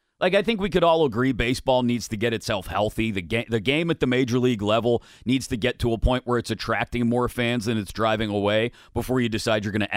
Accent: Baldwin, Pennsylvania, United States; It's just the way you're, like, growing up in Baldwin, the South Hills, it was Route 88 and Route 51.

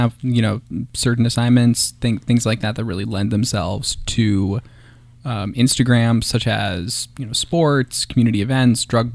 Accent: Minnesota, United States; I'm from Minnesota where, you know, you can catch some good stuff, but you have to go pretty far out of Minneapolis to get anything edible.

